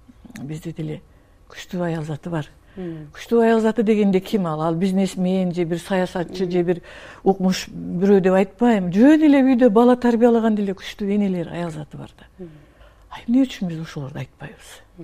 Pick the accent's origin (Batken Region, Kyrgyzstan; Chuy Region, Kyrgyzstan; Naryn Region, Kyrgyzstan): Batken Region, Kyrgyzstan; Kara-Bulak; Мен туулуп өскөн айылым Баткен районунун Кара Булак айылы, Тоо таянган айылык атактуу даңазалуу Айгүл тоонун түбүндөгү айыл.